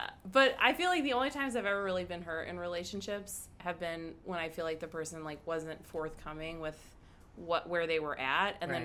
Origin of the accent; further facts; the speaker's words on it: Chicago, Illinois, United States; Portage Park, north side.